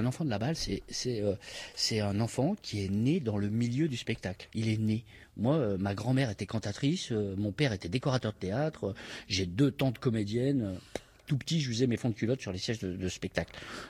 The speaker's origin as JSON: {"language": "French", "town": "Lyon", "region": "Auvergne-Rhône-Alpes", "country": "France", "said": "Je suis lyonnais, mais j'habite en Chartreuse, à Corbeil depuis 1999."}